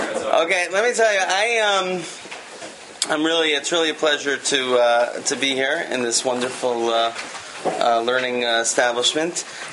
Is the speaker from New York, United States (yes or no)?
yes; New York City, New York, United States; So, I'm from New York. Usually when there's a snowstorm, actually I'm from Manhattan, there's a snowstorm, the streets are cleared the next day.